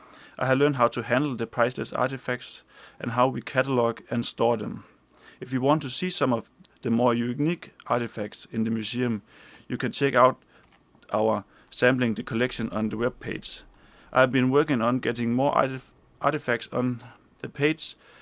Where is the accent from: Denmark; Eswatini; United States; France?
Denmark; Hjørring, North Denmark Region; I come from Hjørring in the northern part of Denmark.